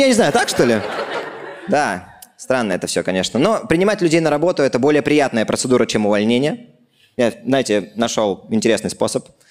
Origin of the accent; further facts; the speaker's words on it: Vladivostok, Primorsky Krai, Russia; мне 35, я из Владивостока.